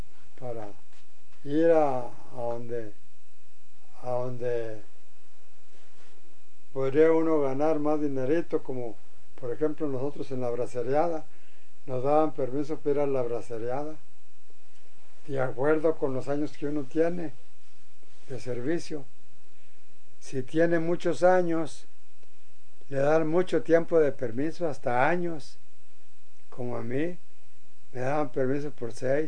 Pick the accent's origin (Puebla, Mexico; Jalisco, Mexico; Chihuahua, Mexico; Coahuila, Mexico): Chihuahua, Mexico; Moctezuma; also born or lived in Villa Ahumada; nací en Villahumada, pero me ya cuando ya empecé yo a comprender más, ya vivíamos en Moctezuma, otro pueblo más para allá de Ahumada.